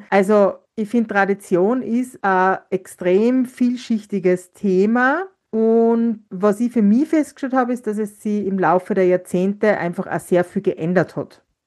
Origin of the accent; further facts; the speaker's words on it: Salzburg, Austria; now in Styria, Austria; Ich komme ja aus Salzburg und da, wo ich herkomme, hat es traditionell jedes Jahr die Salzburger Würstelsuppen gegeben.